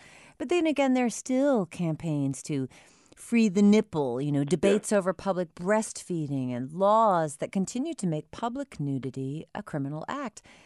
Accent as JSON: {"language": "English", "region": "New Hampshire", "country": "United States", "tie": "born or raised there", "said": "I've been hearing about that camp my entire life growing up in New Hampshire."}